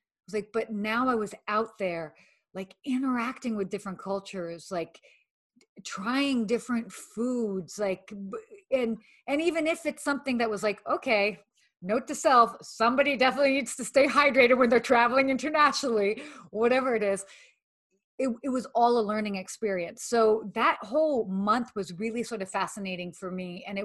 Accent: Atlanta, Georgia, United States; also born or lived in Saudi Arabia / London; I lived in Saudi Arabia until I was 6. And then my parents separated. And then I lived in London, England until I was like 8. And then I moved to Atlanta.

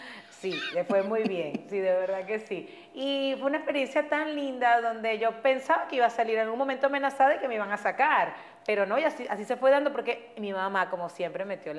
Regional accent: Maracaibo, Zulia, Venezuela; Supo hasta el primer día que yo dije, yo soy maracucha, y se me fue el cantado, ahí.

